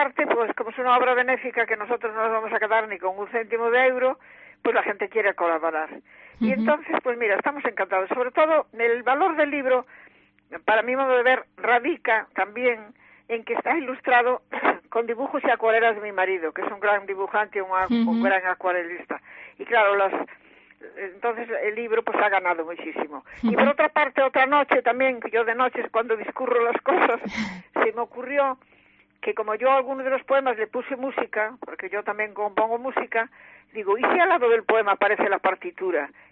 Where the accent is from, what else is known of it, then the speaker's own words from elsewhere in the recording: Caldas de Reis, Galicia, Spain; empecé haciendo escribiendo cosas de corresponsal de mi pueblo, que es Caldas de Reyes, en el Faro de Vigo